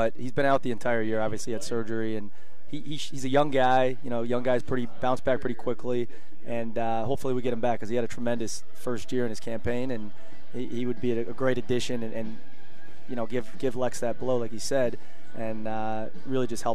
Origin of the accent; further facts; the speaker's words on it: New Jersey, United States; I grew up in New Jersey